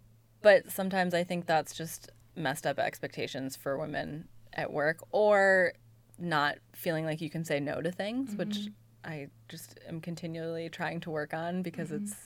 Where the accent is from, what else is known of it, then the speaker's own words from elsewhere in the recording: Midwest, United States; Yeah, so growing up in the Midwest and my parents are both pretty hardworking and kind of that Protestant-y American culture